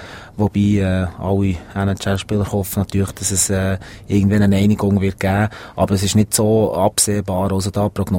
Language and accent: German; Bern, Switzerland; also born or lived in Zurich; habe eine Vergangenheit in Zürich auch, aber, ich bin, 2 Kilometer von Bern Arena aufgewachsen